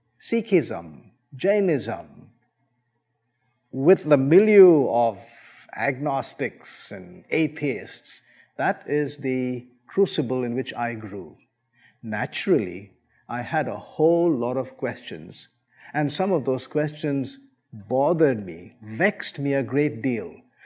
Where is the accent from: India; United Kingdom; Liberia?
India; I was born and brought up in India, a land of tremendous diversity in language, culture, food, dress.